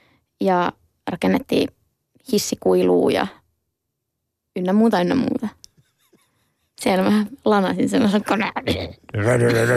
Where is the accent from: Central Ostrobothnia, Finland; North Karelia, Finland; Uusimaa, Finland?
North Karelia, Finland; Outokumpu; Mä oon siis Outokummusta kotossa.